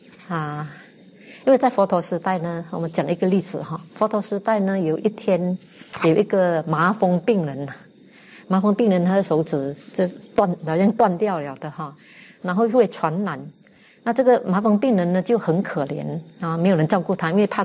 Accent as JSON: {"language": "Chinese", "region": "Fujian", "country": "China", "said": "第四天就是我们福建人最喜欢初九拜的那个第四天哈"}